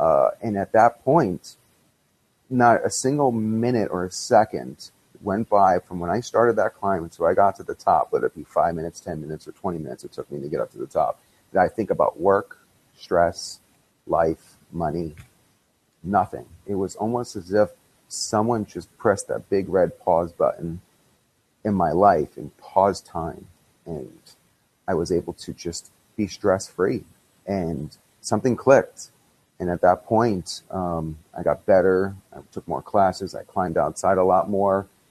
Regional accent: Florida, United States; I'm from Florida. There's rock? Yeah, we have little pebbles in our backyard.

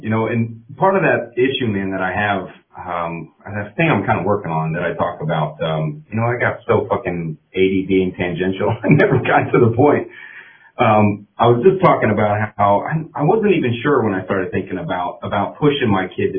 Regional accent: Orlando, Florida, United States; also born or lived in Marco Island; I'm from Orlando. I moved home and he moved back.

